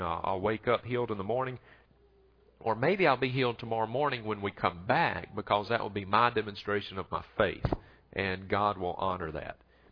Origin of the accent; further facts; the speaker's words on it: Mississippi, United States; Now, I'm from Mississippi. I'm trying to say O-I-L. Oil.